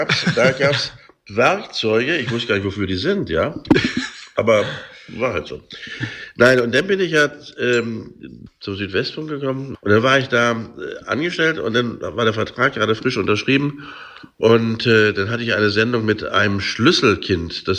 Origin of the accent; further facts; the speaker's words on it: Stuttgart, Baden-Württemberg, Germany; Naja, dann bin ich in Stuttgart aufgewachsen